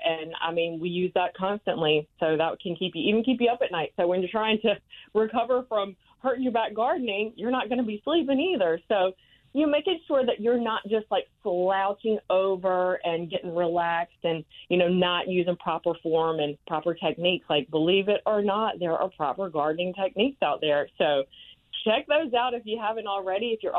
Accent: the South, United States; I grew up in the South, so I grew up fresh fruits and vegetables grown outside

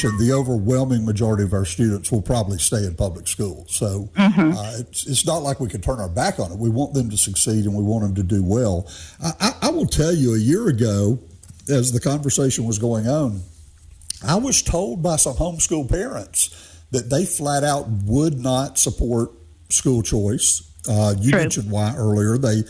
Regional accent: Tuscaloosa, Alabama, United States; Growing up in Tuscaloosa, I immediately think of the Black Belt.

